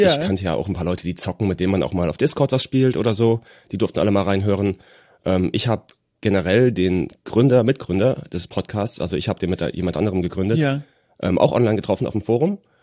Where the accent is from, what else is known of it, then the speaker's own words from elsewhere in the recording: Rhineland-Palatinate, Germany; Nee, ich bin Westerwälder.